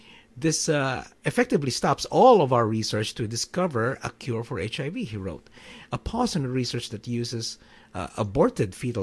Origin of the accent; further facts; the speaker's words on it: Philippines; So yeah, congratulations to the Philippines, my home country, for winning